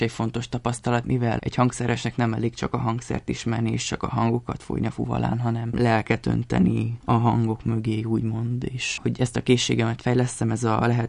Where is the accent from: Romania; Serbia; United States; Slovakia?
Romania; Paptamási, Bihor; moved away as an adult; now in Bucharest, Romania; Valóban Nagyváradon érettségiztem, de én egy Nagyváradtól 20 kilométerre levő kis faluból, Paptamásiból származom egyébként. Ott végeztem el az elemi iskoláimat is.